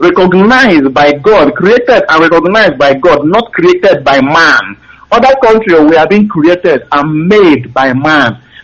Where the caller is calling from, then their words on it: Malaysia; Calling from Malaysia.